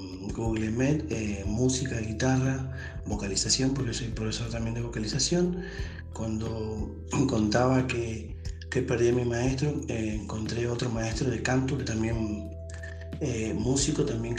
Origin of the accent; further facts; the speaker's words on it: Presidencia Roque Sáenz Peña, Chaco, Argentina; moved away as an adult; now in General Pinedo, Argentina; Vine a General Pinedo porque yo soy oriundo de Presidencia Roque Sáenz Peña, radicado en General Pinedo hace 14 años.